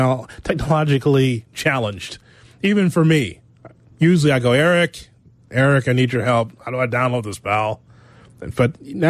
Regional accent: Chicago, Illinois, United States; As a lifelong Southsider, growing up on the South Side and reading about some of these players that we have talked about as far as homegrown talent in Chicago

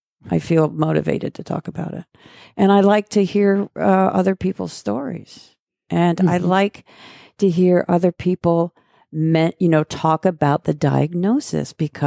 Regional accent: Montana, United States; There's still, like, we're from Montana

